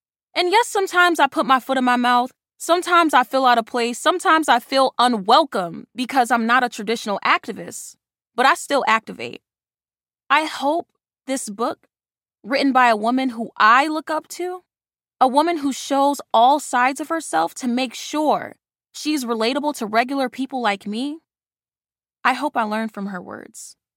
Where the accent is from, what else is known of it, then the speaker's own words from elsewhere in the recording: Bronx, New York, United States; I grew up in the Bronx. That was my bottom.